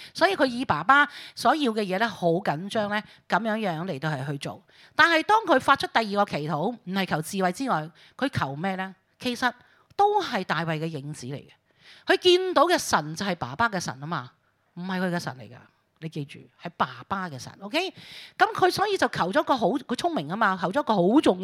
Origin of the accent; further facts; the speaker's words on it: Hong Kong; 可能像我們香港人